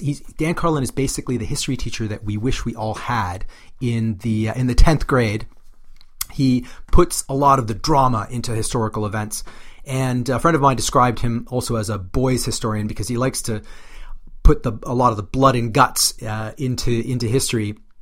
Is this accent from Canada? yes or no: yes; Canada; So I grew up in Canada for the most of my youth, formative years.